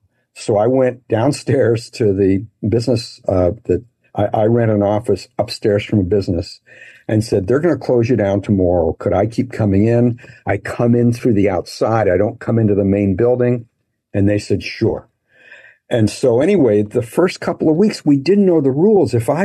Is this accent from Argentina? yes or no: no; Canada; I grew up in Canada, as I mentioned